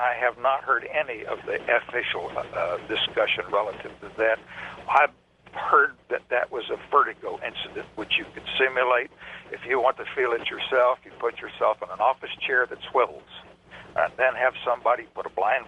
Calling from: College Station, Texas, United States; I'm out of College Station, Texas.

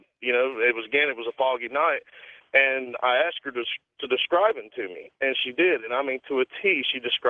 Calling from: Hendersonville, North Carolina, United States; I'm calling from Hendersonville, North Carolina, actually.

